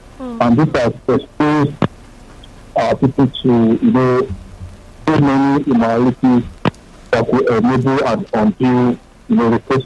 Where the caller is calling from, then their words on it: Akute, Ogun, Nigeria; I'm calling from Akute.